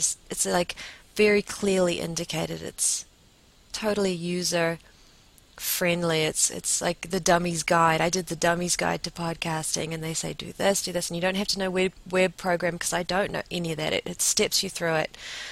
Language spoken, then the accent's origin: English; New Zealand; moved away; also born or lived in New York; I was in New York, I was away from New Zealand for 11 years.